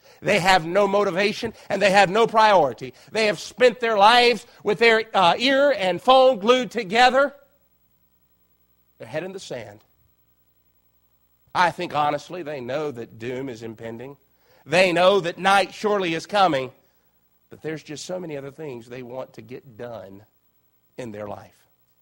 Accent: United States; As a kid, growing up in Chesapeake County, from time to time, farmers would come by.

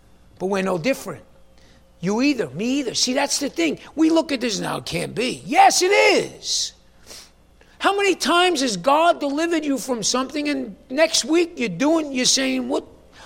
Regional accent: New York, United States; I hate to say this because this dude's from my home state. What about Governor Cuomo, ex-Governor Cuomo, if I may? He tried to restrict religious gatherings in New York City.

